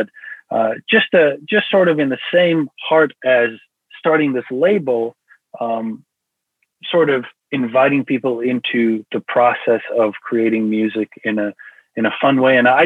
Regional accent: South Africa; I'm originally from South Africa.

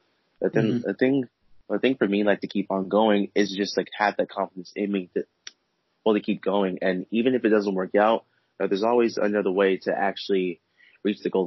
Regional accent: Washington, United States; I'm a Nigerian-American born here in 1999. But I've been living in Washington all my life, and I'm currently going to college here at Seattle right now.

